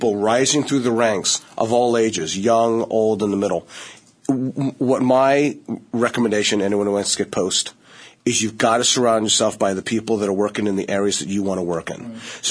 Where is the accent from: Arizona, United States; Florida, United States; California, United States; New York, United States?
Arizona, United States; Look, I came from Arizona. My parents did draperies.